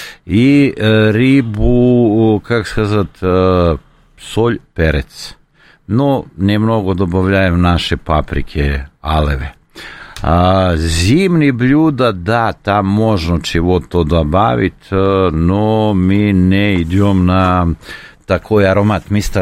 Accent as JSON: {"language": "Russian", "country": "Serbia", "second_language": "Russian", "said": "Но мы, серби, не любим до такого степени кинзу, укроп, как грузины. Любого серба, я не знаю, но 99% сербов вам скажет, что кинза воняет."}